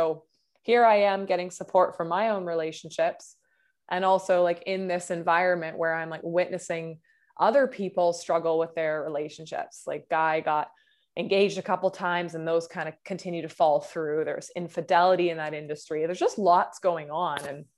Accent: Vancouver, British Columbia, Canada; moved away as an adult; also born or lived in Sydney; I'm from Vancouver, BC, Canada, but I decided to travel overseas to have some fun, and backpack. Turned out I landed in Sydney, Australia

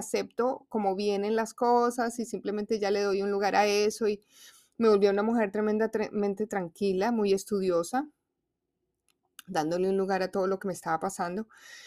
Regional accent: Bogotá, Bogotá D.C., Colombia; now in Washington, United States; Yo siempre he sido de ciudades fuertes, ese es mi temperamento, a mí me encanta New York, yo soy de Bogotá, a mí me gusta el pito, el taxi, el grito, yo soy una mujer totalmente urbana.

